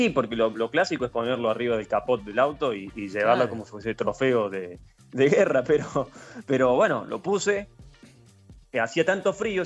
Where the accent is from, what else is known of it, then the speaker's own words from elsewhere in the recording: Córdoba, Argentina; yo soy de Córdoba capital